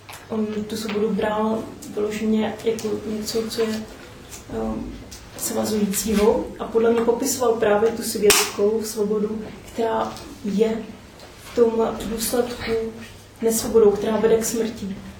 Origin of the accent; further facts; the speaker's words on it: Brno, South Moravian Region, Czechia